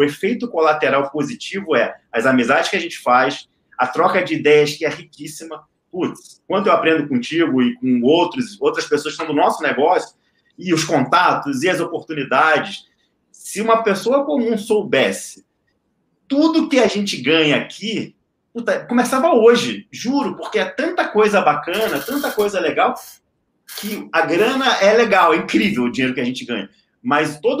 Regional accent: Rio de Janeiro, Brazil; Eu sou carioca, carioca, palavrão é vírgula

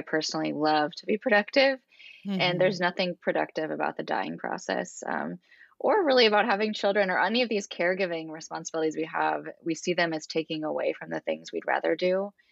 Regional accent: Kansas, United States; also born or lived in Oklahoma; lived here and been at our church for about a dozen years, but originally from Oklahoma and Kansas. I'm from Kansas.

